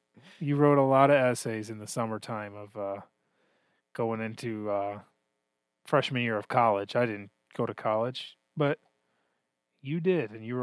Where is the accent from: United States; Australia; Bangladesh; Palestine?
United States; I grew up in America, Greg.